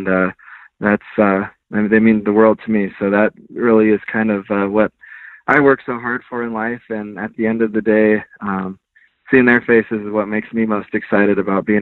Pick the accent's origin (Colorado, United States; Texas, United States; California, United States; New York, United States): Colorado, United States; I'm from Colorado, grew up in Colorado, born and raised here.